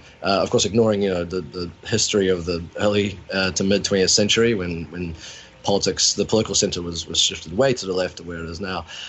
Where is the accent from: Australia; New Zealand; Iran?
New Zealand; now in Toronto, Canada; I'm sort of split between two non-US countries. I live in Toronto, but I'm from New Zealand originally.